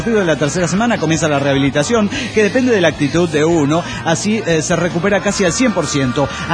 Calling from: Naucalpan, State of Mexico, Mexico; de Naucalpan, México.

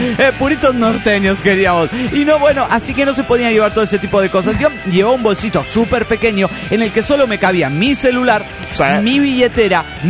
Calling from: Panama; de Panamá.

